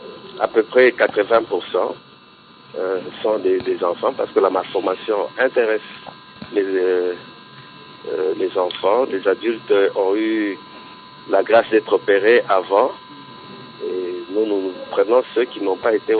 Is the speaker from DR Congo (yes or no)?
yes; Katanga, DR Congo; pas seulement ici chez nous au Congo, dans la province du Katanga